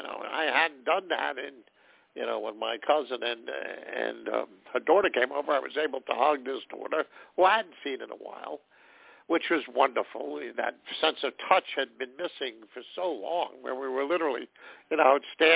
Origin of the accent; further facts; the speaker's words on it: New York, United States; for me, the holiday, since I'm from New York, always has in and of itself a whole celebration aspect